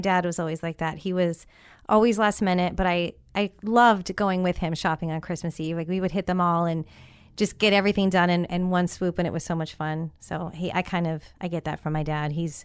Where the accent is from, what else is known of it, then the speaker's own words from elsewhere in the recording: California, United States; now in Tampa, United States; Like for me, growing up in California, we were inundated with taquerias.